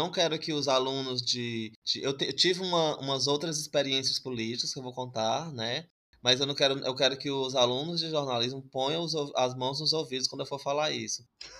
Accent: Fortaleza, Ceará, Brazil; Eu sou da periferia de Fortaleza, de um bairro bem afastado chamado Vila Manuel Sátiro.

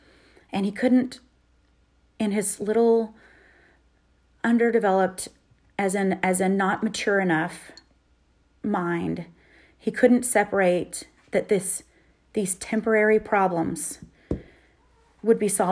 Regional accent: Texas, United States; We are Texan. We do believe in firearms, mm-hmm. and we believe in them for safety.

